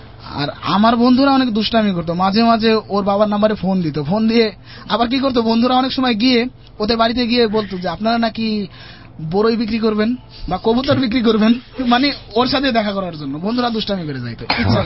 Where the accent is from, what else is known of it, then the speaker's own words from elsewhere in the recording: Faridpur, Dhaka Division, Bangladesh; now in Dhaka, Bangladesh; আমাদের বাড়ি যেহেতু ফরিদপুরে, তো ওইখানে ট্রলার বা ছিপোর্ডে যেতে হবে